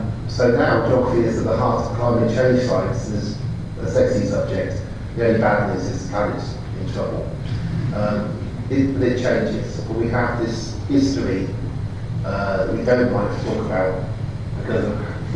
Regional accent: Oxford, South East England, United Kingdom; I grew up in Oxford

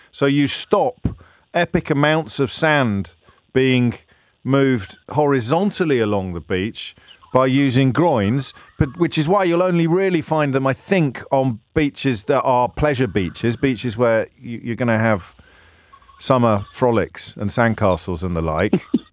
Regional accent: Bromsgrove, West Midlands, United Kingdom; I grew up near Bromsgrove. Did you know that?

